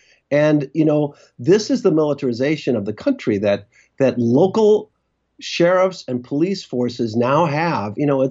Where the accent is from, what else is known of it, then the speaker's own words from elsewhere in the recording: Wisconsin, United States; as far away as Wisconsin, my home state, and Wyoming.